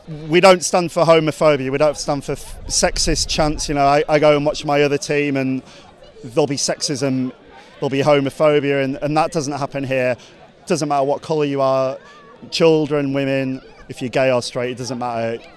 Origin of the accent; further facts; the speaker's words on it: Hull, Yorkshire and the Humber, United Kingdom; now in London, United Kingdom; I'm originally from Hull, but I've moved to London